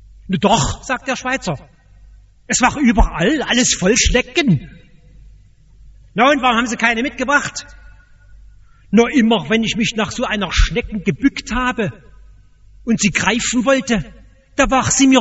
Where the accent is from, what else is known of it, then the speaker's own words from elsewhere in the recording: Dresden, Saxony, Germany; Ich bin in Dresden geboren und ich bin oft an dieser Kirche als Kind vorbeigegangen.